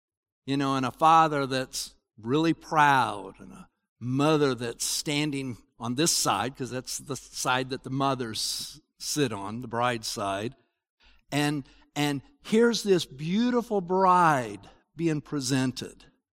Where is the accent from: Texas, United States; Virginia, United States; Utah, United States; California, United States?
Utah, United States; Salt Lake City; Where I grew up in Salt Lake, Adrian knows this because he's there too. There's these huge mountains.